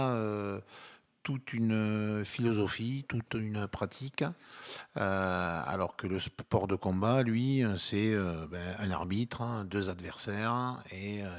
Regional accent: Toulouse, Occitanie, France; born there; Je suis toulousain de naissance hein, et j'ai pratiqué des sports de combat depuis l'âge de 14 ans.

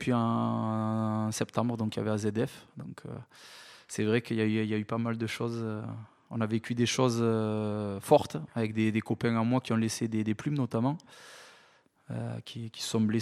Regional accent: Toulouse, Occitanie, France; j'étais originaire d'ici, et puis c'était mon club, quoi. Donc quand on est Toulousain, on a envie de jouer à Toulouse.

